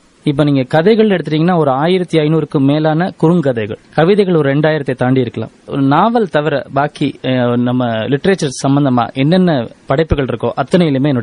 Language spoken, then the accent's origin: Tamil; Madurai, Tamil Nadu, India; first language Malayalam; Tamil is a second language; நான் என்னுடைய தாய்மொழிங்கிறது வந்து மலையாளம், ஆனா நான் படித்தது வளர்ந்தது எல்லாமே மதுரையில்.